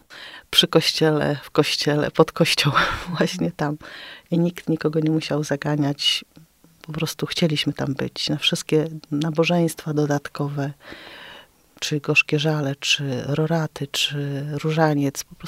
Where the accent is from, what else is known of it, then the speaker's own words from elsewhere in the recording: Częstochowa, Silesian Voivodeship, Poland; also born or lived in Świebodzin; tam się urodziłam, w Świebodzinie, tam gdzie jest ta wielka figura Chrystusa. Ale potem właśnie w wieku 7 lat, jak miałam 7 lat, to wyjechaliśmy do Częstochowy